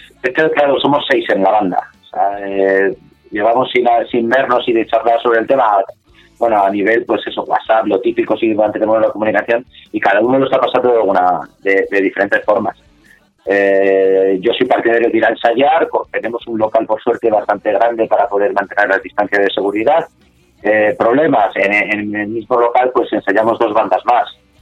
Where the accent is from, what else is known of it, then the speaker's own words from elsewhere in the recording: Madrid, Community of Madrid, Spain; yo soy de aquí de Hortaleza